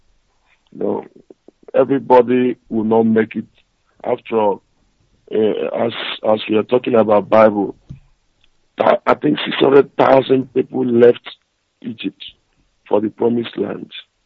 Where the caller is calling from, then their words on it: Zurich, Switzerland; And I'm calling from Switzerland, Zurich.